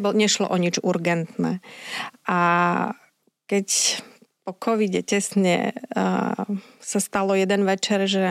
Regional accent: Poprad, Prešov Region, Slovakia; ja som z Popradu, chcela som to riešiť aj v Poprade

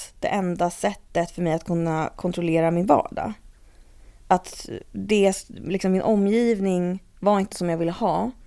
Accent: Stockholm, Stockholm County, Sweden; also born or lived in London / Uppsala; jag och min mamma flyttade till från London till min mormor i Uppsala när jag var ett halvår. Och sen är jag uppvuxen i Stockholm. Och bott här liksom hela tiden ungefär med lite avbrott.

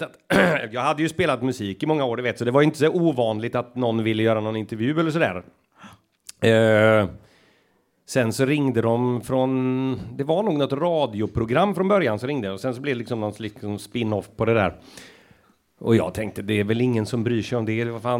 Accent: Dalslånget, Västra Götaland County, Sweden; Alltså från början kommer jag från ett ställe som heter Dalslånget. Men det är nog ingen som vet vart det ligger. Det är en sån prick på kartan som ingen... Det ligger inte så långt från Halden faktiskt.

